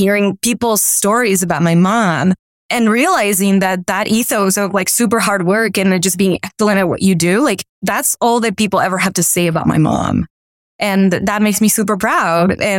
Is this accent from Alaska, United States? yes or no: no; Miami, Florida, United States; I grew up in Miami. And so we were meeting teams from like Iowa and like California.